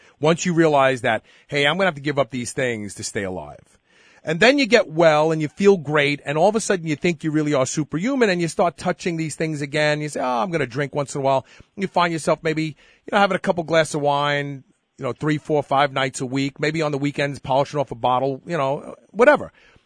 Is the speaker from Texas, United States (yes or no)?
no; New York, United States; Imbibing was required for most of us growing up in New York back then.